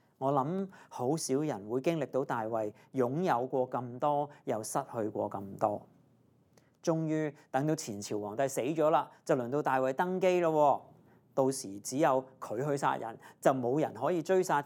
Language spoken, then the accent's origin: Cantonese; Hong Kong; 作為一個香港人，如果你今天身處在海外的話